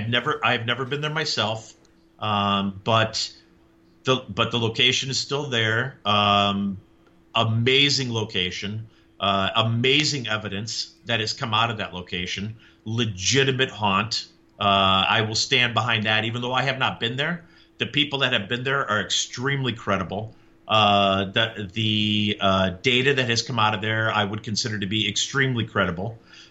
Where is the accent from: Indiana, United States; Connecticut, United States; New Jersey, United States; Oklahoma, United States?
Indiana, United States; also born or lived in Chicago, Illinois; So, for those who know me, you know, I grew up in Northwest Indiana / the South Side of Chicago.